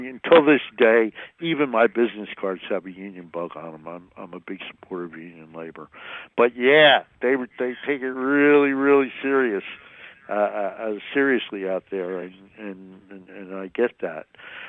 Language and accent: English; New Jersey, United States; But I'm from North New Jersey, which obviously you know, right across the river from Manhattan.